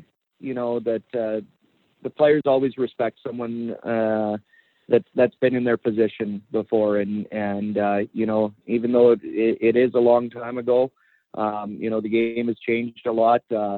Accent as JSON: {"language": "English", "town": "Flin Flon", "region": "Manitoba", "country": "Canada", "tie": "born or raised there", "also_born_or_lived": "Connecticut", "said": "Quite a difference from growing up in Flin Flon and playing here and then going down to Connecticut where you're an hour from New York City."}